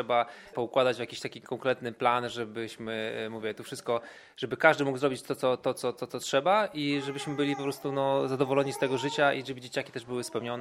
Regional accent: Mrągowo, Warmian-Masurian Voivodeship, Poland; Ja jestem z Mrągowa

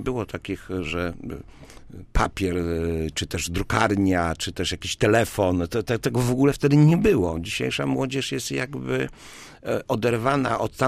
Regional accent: Gdańsk, Pomeranian Voivodeship, Poland; now in Słupsk, Poland; Grudzień roku 70 spędziłem w Gdańsku. Jestem rodowitym gdańszczaninem. Do Słupska przybyłem dopiero w roku 1980, we wrześniu.

